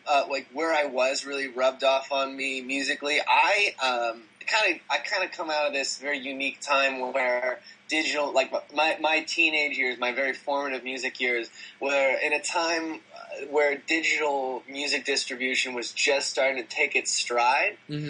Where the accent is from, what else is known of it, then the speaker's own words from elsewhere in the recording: Chicago, Illinois, United States; I grew up in Chicago